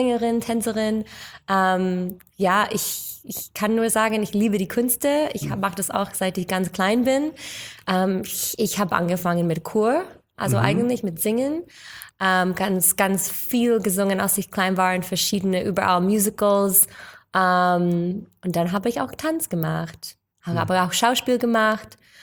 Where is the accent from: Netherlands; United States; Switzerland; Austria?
United States; first language English; German is a second language; Und weil ich bin aufgewachsen in den USA und wir hatten immer Englisch geredet zu Hause.